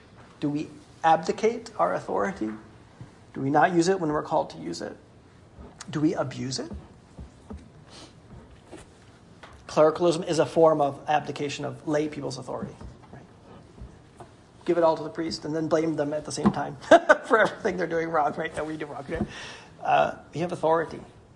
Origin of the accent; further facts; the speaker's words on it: Cleveland, Ohio, United States; I'm from Cleveland, Ohio.